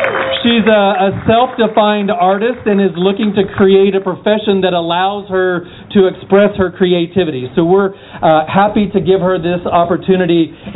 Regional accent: Broken Arrow, Oklahoma, United States; going back to my hometown, Broken Arrow, Oklahoma

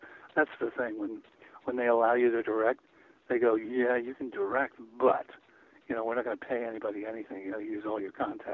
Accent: Hollywood, California, United States; growing up in Hollywood and watching people come out here

